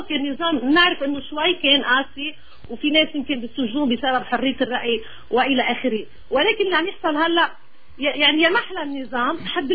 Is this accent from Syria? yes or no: no; Lebanon; حسيت حالي بأمان أكثر من بلدي لبنان. فأنا لبنانية مش سورية